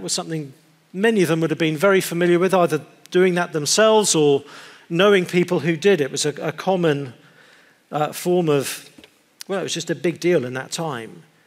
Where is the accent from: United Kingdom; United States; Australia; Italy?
United Kingdom; As a Brit who spends a lot of time in the US, I'm familiar with this experience.